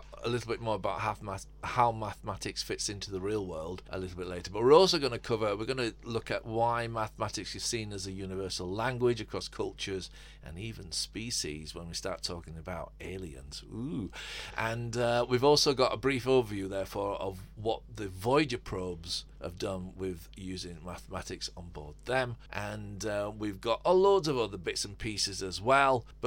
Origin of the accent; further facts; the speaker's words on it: England, United Kingdom; Yeah, we're English, so we're probably pronouncing that really incorrectly.